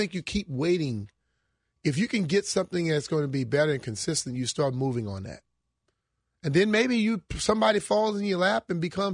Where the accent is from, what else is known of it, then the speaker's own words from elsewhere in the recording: Louisiana, United States; Listen, I come from Louisiana. Rice was in every meal